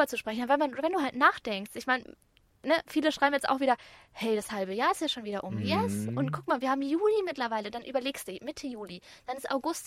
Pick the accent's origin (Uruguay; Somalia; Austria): Uruguay; als die Leute mich früher gefragt haben, von wo bist du oder deine Familie oder dein Ursprung oder sowas, da habe ich gesagt, ja, aus Uruguay.